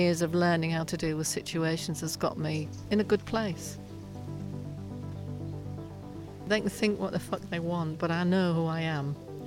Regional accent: Hull, Yorkshire and the Humber, United Kingdom; Born and bred in Hull, it was a tough city.

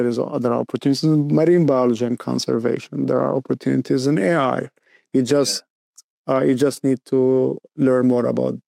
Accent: Alexandria, Alexandria Governorate, Egypt; So I'm originally from Alexandria, Egypt.

